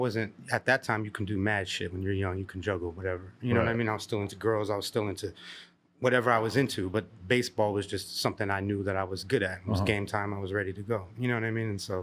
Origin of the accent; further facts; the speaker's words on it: Venice Beach, California, United States; I grew up in Venice Beach, so I think, doses, people used to offer those to us when we were skating, when we were young.